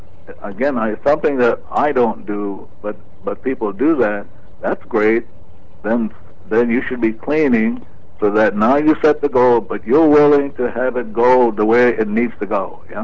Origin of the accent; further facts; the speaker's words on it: Waianae, Hawaii, United States; when I grew up in Waianae, in a very tough neighborhood